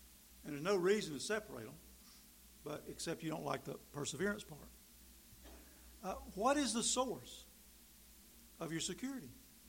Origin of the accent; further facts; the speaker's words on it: North Carolina, United States; Eternal security is what I've always heard in the Baptist church from my growing up in North Carolina.